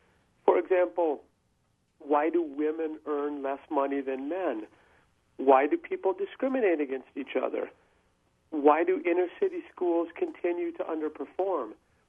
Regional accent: Sun Prairie, Wisconsin, United States; You mentioned I was from Sun Prairie, and that's exactly right.

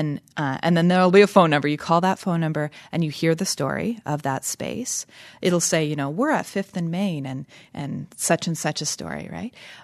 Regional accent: Toronto, Ontario, Canada; Toronto, which is my hometown. I'm Canadian.

